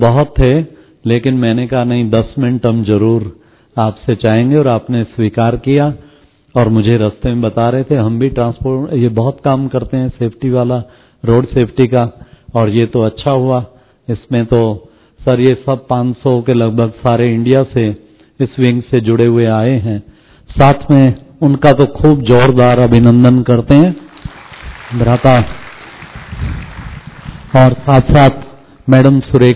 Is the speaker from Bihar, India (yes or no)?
no; Panipat, Haryana, India; मैं पानीपत से आया हूं